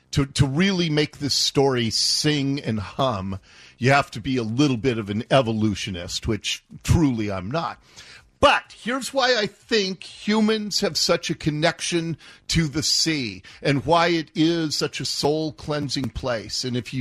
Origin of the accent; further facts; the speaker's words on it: Seattle, Washington, United States; Finney Ridge is just east from where I grew up in Ballard. Finney Ridge is up near the Woodland Park Zoo. It's a nice little old Seattle neighborhood.